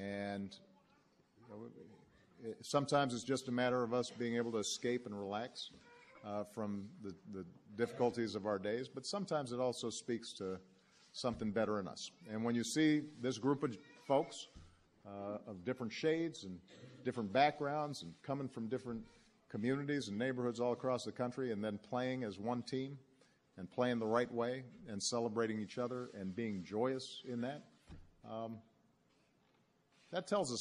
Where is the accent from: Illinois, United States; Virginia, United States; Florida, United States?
Illinois, United States; Chicago; And I was in my hometown of Chicago on Tuesday for my farewell address